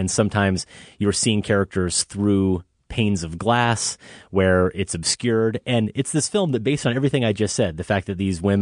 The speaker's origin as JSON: {"language": "English", "region": "Iowa", "country": "United States", "said": "I'm from Iowa. I don't have a Chicago accent."}